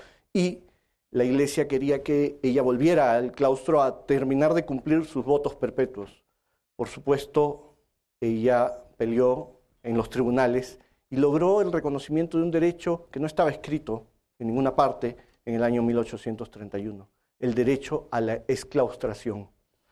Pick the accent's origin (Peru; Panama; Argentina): Peru; En mi país, en la ciudad de Arequipa